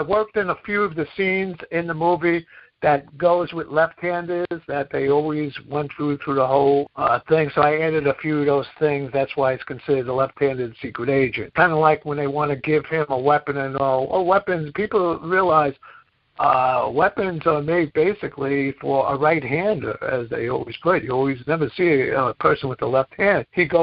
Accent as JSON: {"language": "English", "town": "Brooklyn", "region": "New York", "country": "United States", "tie": "born or raised there", "also_born_or_lived": "Queens", "said": "I grew up in Bushwick, Brooklyn. Every day you fought, you know, every day was a fight."}